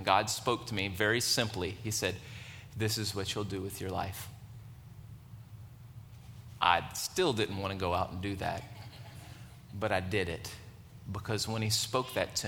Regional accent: Jennings, United States; And I grew up in Jennings, and it's a small town.

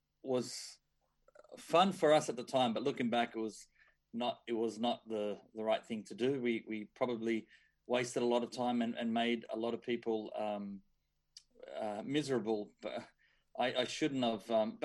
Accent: Sydney, New South Wales, Australia; Born and raised in Sydney, went to Catholic school growing up.

